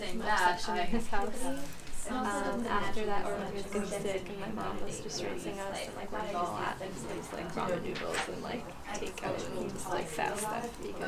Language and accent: English; Long Island, New York, United States; now in New York City, United States; I'm 24 years old, and I grew up in Long Island, New York. Although now I've been living in New York City for the past 6 years.